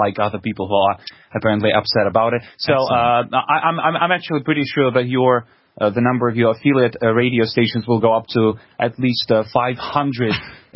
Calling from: Russia; English is a second language; I'm calling you from Russia.

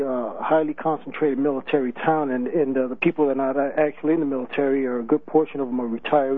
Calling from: Colorado Springs, Colorado, United States; Yeah, I'm calling from the Gestapo capital of the nation, Colorado Springs.

